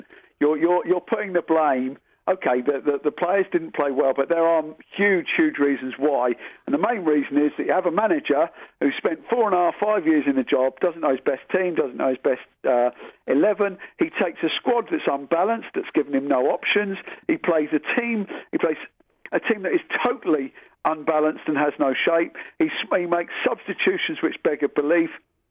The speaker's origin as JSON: {"language": "English", "country": "United Kingdom", "said": "We are British, well, the maybe, United Kingdom."}